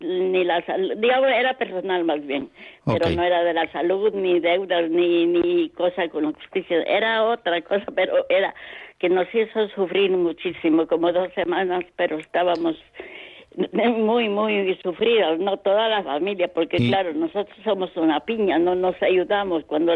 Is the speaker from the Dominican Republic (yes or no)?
no; Ecuador; now in Palma, Spain; y yo soy de Ecuador, ¿no? Pero aquí en Palma vivo ya más de 20 años.